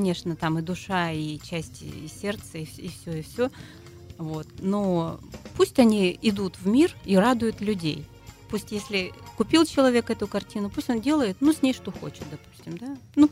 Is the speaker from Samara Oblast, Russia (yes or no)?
no; Krasnoyarsk, Krasnoyarsk Krai, Russia; born there; Конечно, я родилась в Красноярске. Это я о деревне в Саянском районе, село Агинское, деревня Петропавловка.